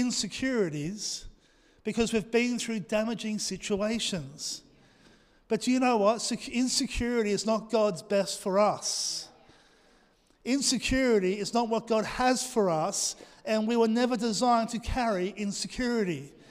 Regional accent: Australia; Now, being an Aussie laid-back thing, I'm trying to train my son in the ways of honour.

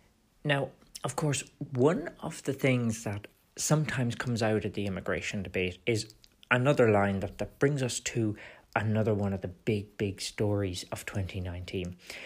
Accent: Ireland; And humanity does demand that we care, and particularly as Irish people.

